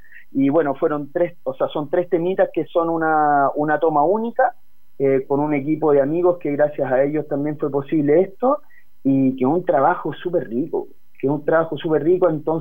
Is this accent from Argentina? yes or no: yes; Resistencia, Chaco, Argentina; born there; yo nací en el norte de Argentina, eso sí, nací en el Chaco, en Resistencia